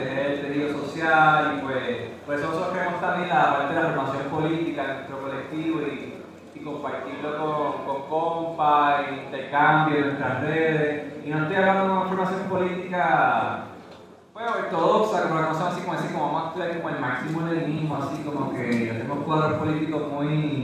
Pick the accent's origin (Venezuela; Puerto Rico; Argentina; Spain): Puerto Rico; Yo hablo de mi experiencia en Puerto Rico, porque es de donde soy